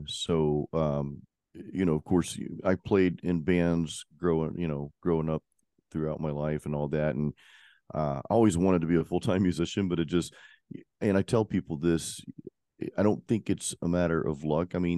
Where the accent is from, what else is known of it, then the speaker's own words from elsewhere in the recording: Pensacola, Florida, United States; a guy named Ronnie Miller in Pensacola, Florida, which is my hometown.